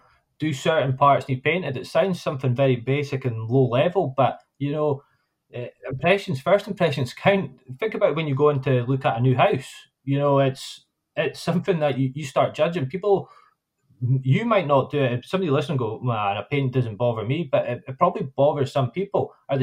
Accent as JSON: {"language": "English", "town": "Nairn", "region": "Scotland", "country": "United Kingdom", "said": "I'm from Nairn, I support Nairn County."}